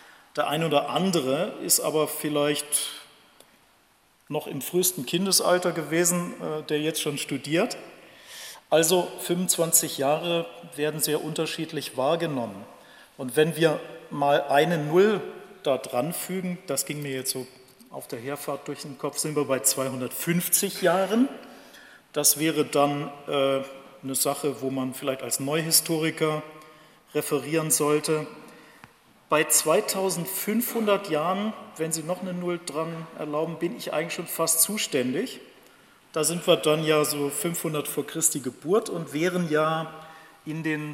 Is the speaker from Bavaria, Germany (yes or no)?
no; Cologne, North Rhine-Westphalia, Germany; Es ist ja irgendwie doch was Besonderes an einem 11. November als Kölner.